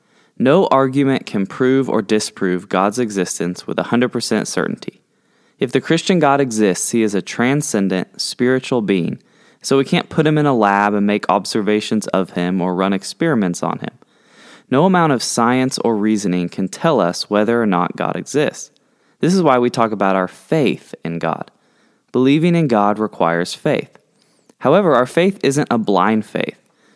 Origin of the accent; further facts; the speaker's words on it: Edmond, Oklahoma, United States; also born or lived in Santa Cruz, California; I grew up in Santa Cruz, California for the first 12 years of my life, and then we moved here to Edmond, Oklahoma, graduated from Deer Creek High School in 2012